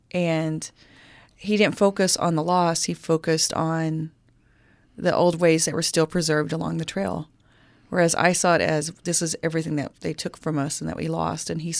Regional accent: Oklahoma, United States; We're both Cherokee from Oklahoma.

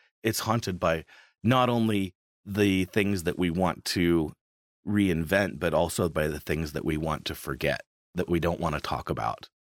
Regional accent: Nebraska, United States; I grew up in Western Nebraska, which has a really stark kind of beauty, but also a sense of emptiness and inhospitality. I think about the town where I grew up, which is was a little grain elevator town on the Union Pacific Railroad line.

